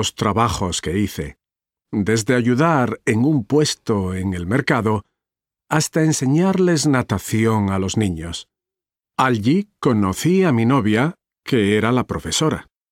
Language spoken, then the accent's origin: Spanish; Ecuador; moved away as an adult; now in Spain; Hace 5 años me fui de Ecuador. Tenía un trabajo de oficina que no me gustaba mucho.